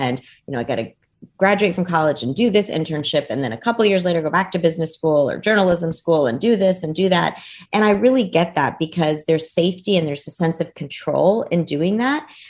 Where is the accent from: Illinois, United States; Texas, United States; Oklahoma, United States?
Texas, United States; Dallas; also born or lived in Cairo, Egypt; my parents decided to immigrate from Cairo to Dallas, Texas, when I was a very young girl.